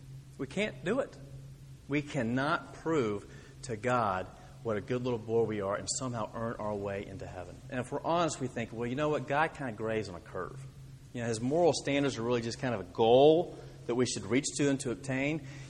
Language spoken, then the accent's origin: English; Texas, United States; also born or lived in Oklahoma; And I wasn't born in Texas. I was born in Oklahoma. But I got here as soon as I could. And I can tell you that wherever I go and I tell them I'm from Texas, it's, oh, Texas, right?